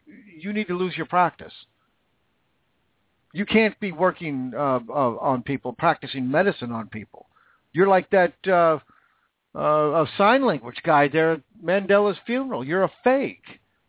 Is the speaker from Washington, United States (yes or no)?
yes; Vancouver, Washington, United States; I grew up in Vancouver, Washington, right across the river from Portland, Oregon, the Columbia River.